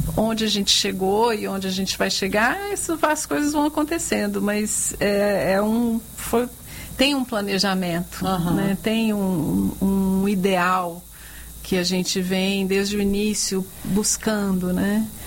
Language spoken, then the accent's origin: Portuguese; Minas Gerais, Brazil; born there; Isso, eu nasci em Minas Gerais.